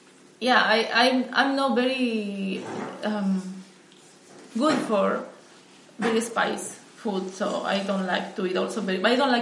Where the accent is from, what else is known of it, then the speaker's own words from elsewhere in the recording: Mexico; English is a second language; now in United States; Yes, I am from Mexico. And I think I know a little bit about Mexican cuisine.